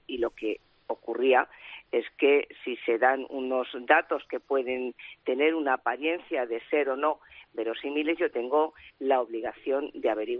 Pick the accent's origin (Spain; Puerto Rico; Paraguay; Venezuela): Spain; trabajando por mi país, por España